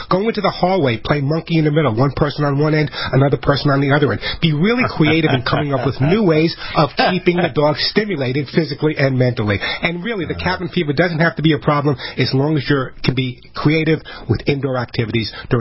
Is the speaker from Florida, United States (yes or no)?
no; New York, United States; now in California, United States; I grew up in New York where people yell out the window. I'm in California now.